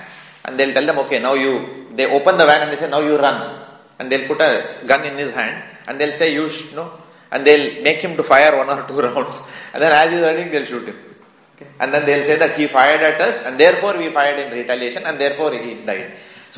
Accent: Mumbai, Maharashtra, India; many years back, because I come from Bombay. Bombay is the land of gundas, and where I lived also

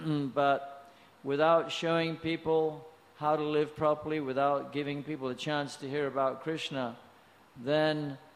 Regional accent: United States; born there; I was born in America.

